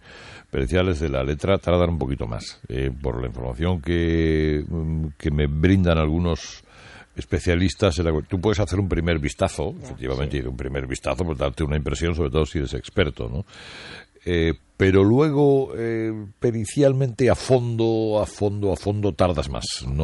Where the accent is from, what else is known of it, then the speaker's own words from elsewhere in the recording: Cardiff, Wales, United Kingdom; accent: Cardiff; Sí, es lo malo que tiene el inglés, que hablo con mucho acento de Cardiff.